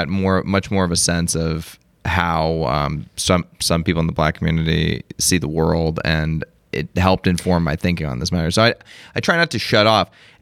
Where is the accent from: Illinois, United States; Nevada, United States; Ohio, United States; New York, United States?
Nevada, United States; Las Vegas; But until I say I'm from Las Vegas, it's just like